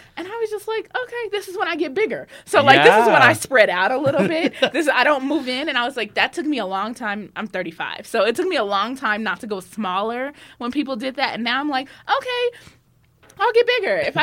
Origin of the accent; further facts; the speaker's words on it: Denver, Colorado, United States; Yes, born and raised in Denver, not far from here, in City Park.